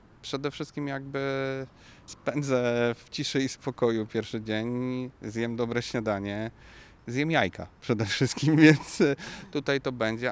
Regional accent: Greater Poland Voivodeship, Poland; Na przykład ja wychowałem się w Wielkopolsce

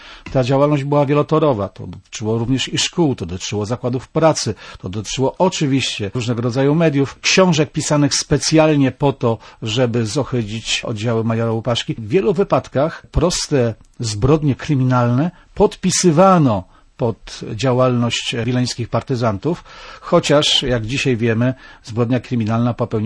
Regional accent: Pomeranian Voivodeship, Poland; No, ja jestem Kaszubą, stąd wiem, że u nas na Kaszubach osoba z zewnątrz przyjmowana jest początkowo dość nieufnie

